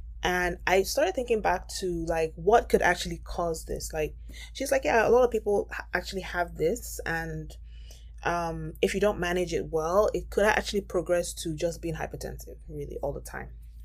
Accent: Nigeria; as a Nigerian

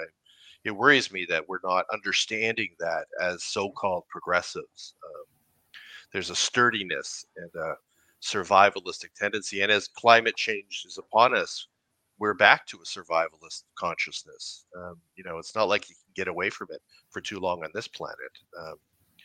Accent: Canada; Certainly as a Canadian, I never thought in my life about who's a liberal or who's a conservative.

